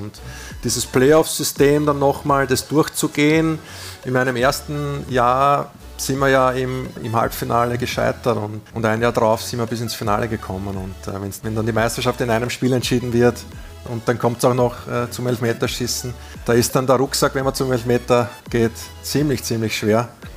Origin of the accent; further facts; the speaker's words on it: Burgenland, Austria; Ich komme aus dem Burgenland, ja, bin stolzer Burgenländer, stolzer Familienvater, drei Kinder